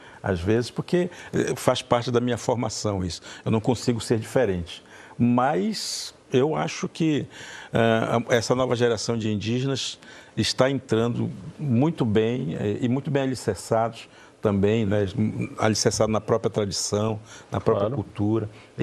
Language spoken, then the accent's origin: Portuguese; Lorena, São Paulo, Brazil; a cidade de Lorena, é a minha cidade de Lorena, né, a minha aldeia, Lorena, minha aldeia